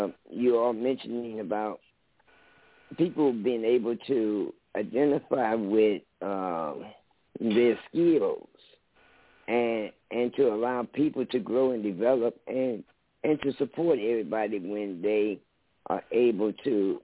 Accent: Missouri, United States; So I look at, you know, the Show Me State as my home state as well.

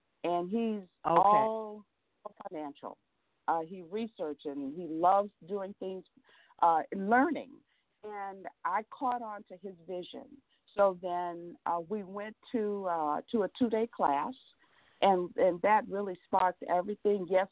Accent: Mississippi, United States; Who is also from Mississippi. So we're just two country bumpkins

